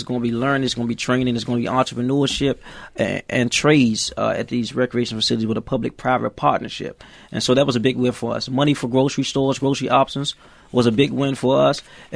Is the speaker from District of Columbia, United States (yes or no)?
yes; Washington, District of Columbia, United States; So over the years, I grew up raised in Ward 8.